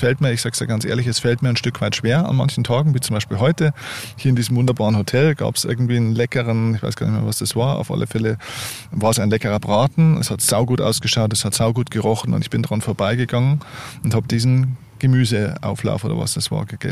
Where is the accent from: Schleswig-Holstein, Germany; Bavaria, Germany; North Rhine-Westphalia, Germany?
Bavaria, Germany; wir kommen aus Niederbayern, also gute Hausmannskost und so weiter.